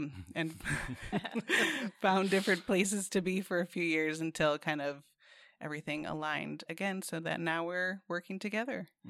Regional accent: Illinois, United States; moved away as an adult; I grew up in Illinois, in a small town, and spent a lot of time in really cold winters and really humid summers, and decided after college in Wisconsin that that was enough. And I moved out west

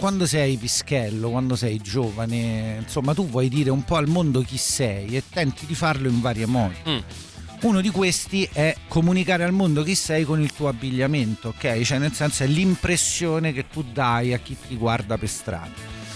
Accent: Rome, Lazio, Italy; Lo dico da romano

